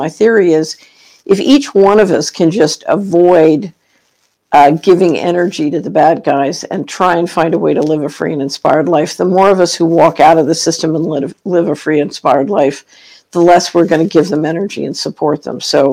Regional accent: Philadelphia, Pennsylvania, United States; in the neighborhood I grew up in Philadelphia, they used to call it the beatdown.

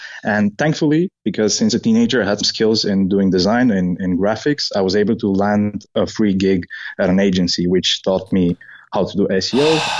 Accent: Bulgaria; moved away as an adult; now in Denmark; my story is that I moved from Bulgaria to Denmark almost 5 years ago to study engineering.

